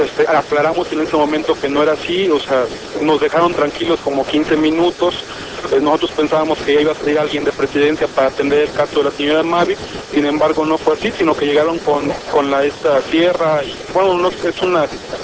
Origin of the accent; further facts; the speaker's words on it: Morelos, Mexico; pues nosotros somos de Morelos.